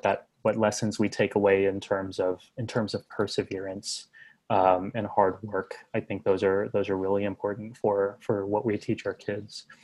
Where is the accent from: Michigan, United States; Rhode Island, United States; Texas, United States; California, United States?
Texas, United States; growing up in South Texas, where there really weren't any people who looked like me there, right? Like as a turban wearing, brown skinned, beard having kid, and I, you know, my brothers and me were the only ones in the entire region.